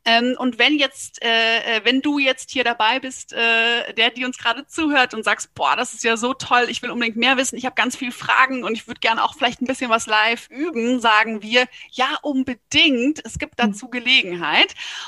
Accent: Rhine-Main area, Germany; now in Berlin, Germany; ich komme ursprünglich aus dem Rhein-Main-Gebiet und wir sind in Berlin.

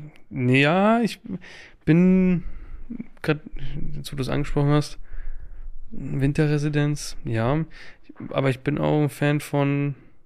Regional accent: Russia; now in Germany; ich komme ja eigentlich aus Russland. Also haben wir ja Migrationshintergrund.

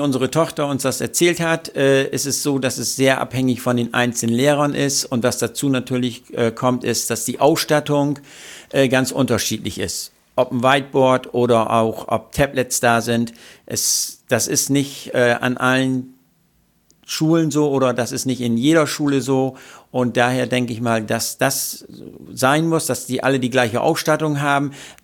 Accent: Bremerhaven, Bremen, Germany; Christoph hat ja schon gesagt, wie wir uns kennengelernt haben. Dazu muss man ihm sagen, ich komme aus Bremerhaven

